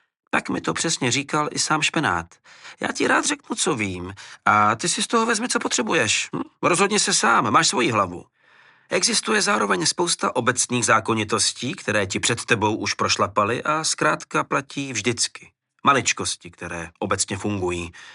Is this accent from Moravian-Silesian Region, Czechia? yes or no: no; Žďár nad Sázavou, Vysočina Region, Czechia; I když jsme třeba od dětství u nás ve Žďáře